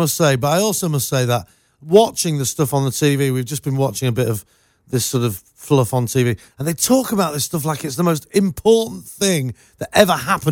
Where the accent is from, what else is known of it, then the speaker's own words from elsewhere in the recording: United Kingdom; You see, I'm British, and I didn't grow up with.